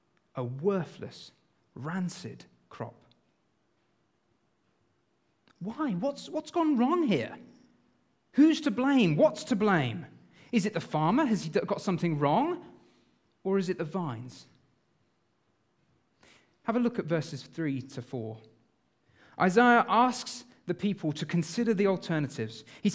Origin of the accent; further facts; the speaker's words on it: England, United Kingdom; And being English, I thought, potatoes.